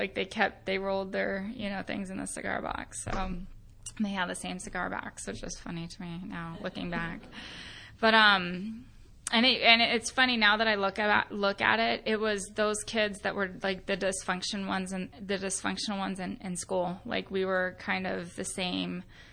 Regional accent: Phoenix, Arizona, United States; I grew up in Phoenix, Arizona. I'm actually one of those strange birds that's from Phoenix, Arizona. There's not a lot of us.

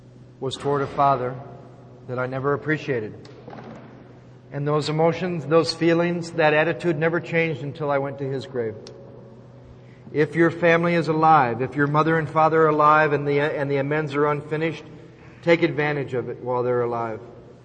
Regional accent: Battle Creek, Michigan, United States; And I'm in my hometown. And I had a friend there who was now sober.

